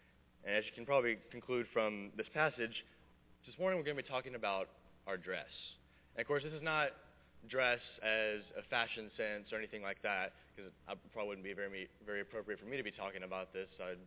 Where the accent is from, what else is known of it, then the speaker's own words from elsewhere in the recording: Texas, United States; There's a group of us every summer from my church, my hometown church in Texas